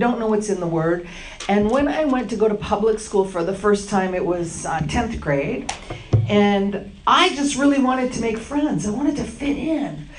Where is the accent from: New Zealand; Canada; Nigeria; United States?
Canada; I was raised in Canada. Both my parents are Jewish. I went to Hebrew school from nursery through ninth grade, learned the Hebrew language